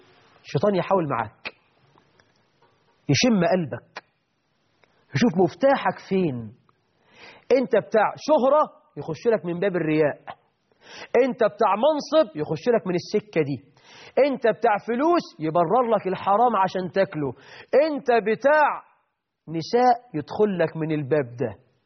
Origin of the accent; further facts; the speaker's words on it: Egypt; ده النهاردة يا سعيد عندنا في مصر من يحارب شريعة الله